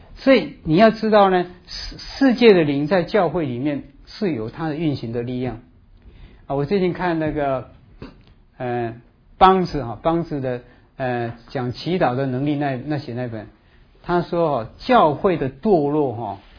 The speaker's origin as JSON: {"language": "Chinese", "country": "China", "said": "所以我们中国人说这个人像犹太人，有没有？"}